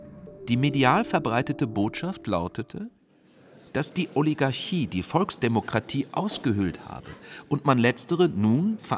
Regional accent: St. Gallen, Switzerland; im Stadttheater meiner Heimatstadt St. Gallen

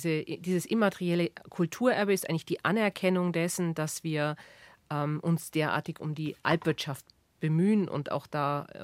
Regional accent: Sonthofen, Bavaria, Germany; born there; Ja, ich komme aus Sonthofen gebürtig, wobei das nochmal eine ganz andere Geschichte ist als Hindelang.

